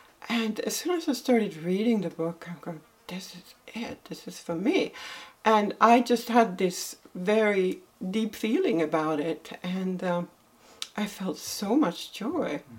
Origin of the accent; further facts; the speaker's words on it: northern Sweden, Sweden; English is a second language; So, I grew up in Sweden. I grew up in northern Sweden, and this is a long time ago, before internet, of course, and before TV for us, because all I had was radio when I was growing up, and I grew up in a little tiny village first.